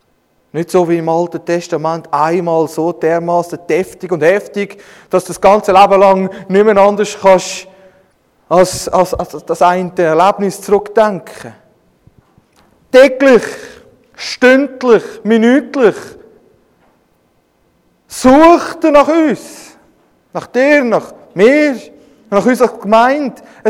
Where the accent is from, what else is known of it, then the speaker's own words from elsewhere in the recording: Bern, Switzerland; Als Schweizer, als Emmentaler